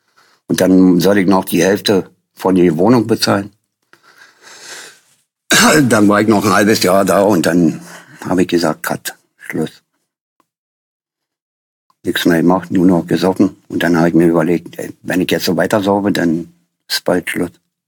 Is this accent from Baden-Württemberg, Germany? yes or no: no; Berlin, Germany; moved away as an adult; now in Hamburg, Germany; Ich bin ja Berliner, richtig?